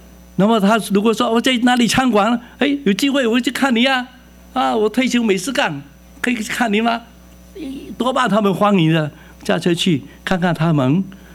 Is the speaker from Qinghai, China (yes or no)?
no; Fuzhou, Fujian, China; now in New York, United States; 大家好，我是福州人，纽约来的